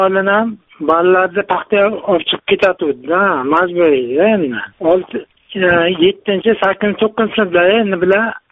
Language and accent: Uzbek; Shahrisabz, Qashqadaryo Region, Uzbekistan; Men Qashqadaryo viloyatida. Men Shahrisabzdan.